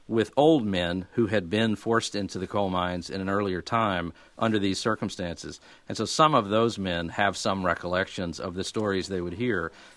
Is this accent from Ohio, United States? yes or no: no; Mississippi, United States; born there; I was born in the Mississippi Delta in the fall of 1964, just after Freedom Summer